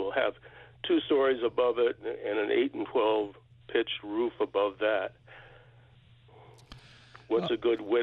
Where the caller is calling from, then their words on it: Altona, New York, United States; Altona, New York, sir.